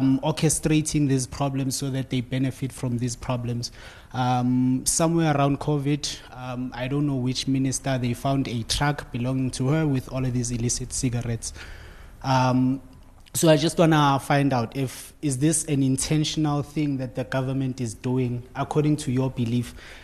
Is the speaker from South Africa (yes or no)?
yes; South Africa; I'm not a cheese boy. I'm from the Kasi, as Kasi as it comes.